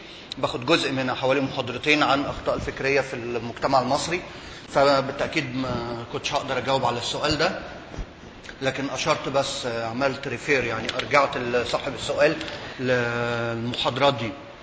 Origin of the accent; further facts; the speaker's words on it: Egypt; ازاي وصلنا كمصريين الى ما نحن عليه؟ ازاي وصلنا للي احنا علينا؟